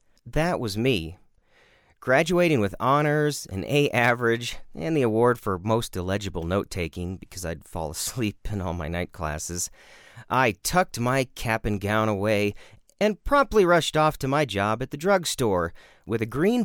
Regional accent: Wisconsin, United States; I'm originally from Wisconsin, where butter is considered a food group.

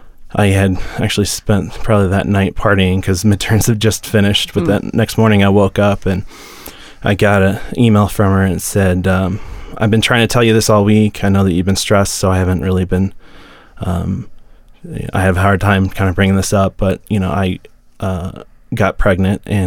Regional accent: St. Louis, Missouri, United States; I'm from St. Louis, Missouri.

